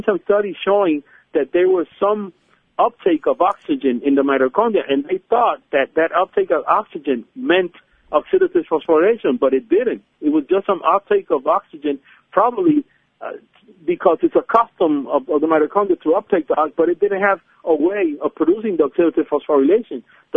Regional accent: Ponce, Puerto Rico; And here in Ponce, it's very known because of canepas, where I'm originally from Ponce, so that's where the canepas are.

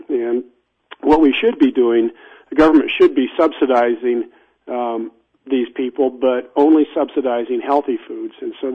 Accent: Nevada, United States; So I grew up in Nevada, and most of Nevada is deserts and sagebrush and pinyon juniper and shrubland.

